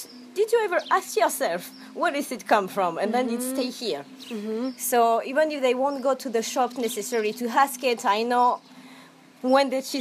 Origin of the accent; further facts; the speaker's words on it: Paris, Île-de-France, France; English is a second language; now in Ibiza, Spain; and I'm from Paris, and there's 15 years I'm in Ibiza